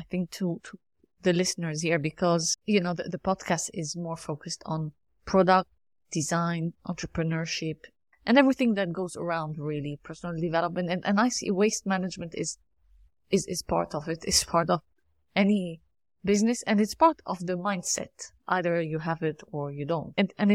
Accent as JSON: {"language": "English", "country": "Lebanon", "said": "I'm from Lebanon originally"}